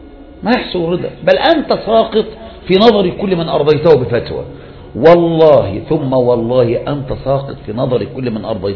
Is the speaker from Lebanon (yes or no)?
no; Egypt; وهل هذا أصلا العيد عندنا في مصر ولا عند الناس جميعا؟ وماذا لو كان عندنا في مصر أيضا؟